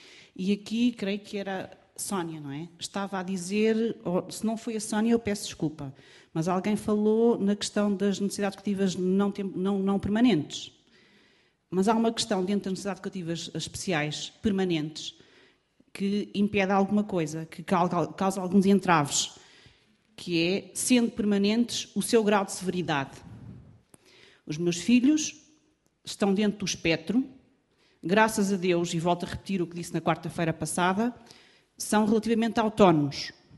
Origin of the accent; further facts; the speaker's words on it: Sobral de Monte Agraço, Lisbon, Portugal; venho de Sobral de Montagraço.